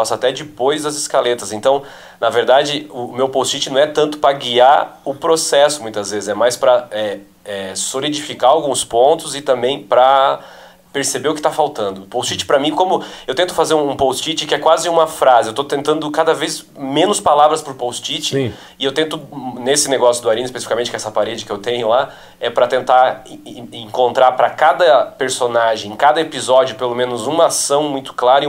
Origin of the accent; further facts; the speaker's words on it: Santa Catarina, Brazil; also born or lived in São Paulo; E aí eu voltei, tive que voltar para o Sul, sou de Santa Catarina, voltei com uma mão na frente e outra atrás.